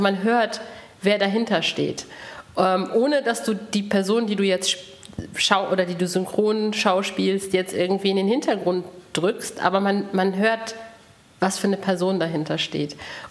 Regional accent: Paderborn, North Rhine-Westphalia, Germany; Ich bin selber aus Paderborn

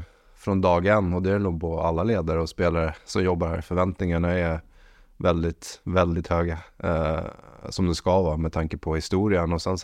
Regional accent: Sweden; Jag är svensk

